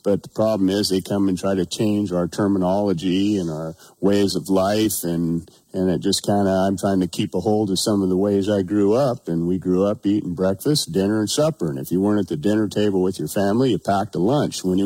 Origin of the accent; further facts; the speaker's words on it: Stanford, Montana, United States; Right out of Windham.